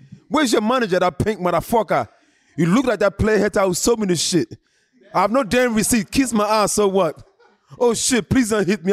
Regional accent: Nigeria; I'm Nigerian, Mike.

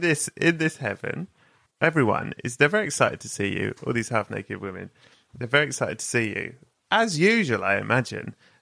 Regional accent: United Kingdom; And I'm British.

